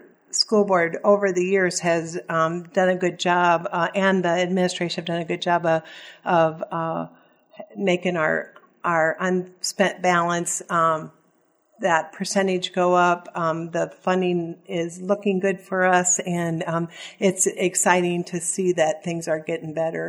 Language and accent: English; Clinton, United States; I was born in Clinton, and so I went through the Clinton schools. My children also went to the Clinton schools